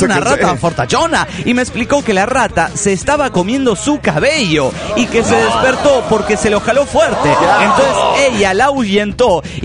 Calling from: Tijuana, Baja California, Mexico; Pues aquí en Tijuana, cabrones.

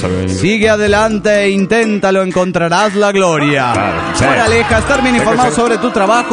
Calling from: Morelia, Michoacán, Mexico; Vengo desde Morelia, Michoacán, paisanos, para decir lo siguiente.

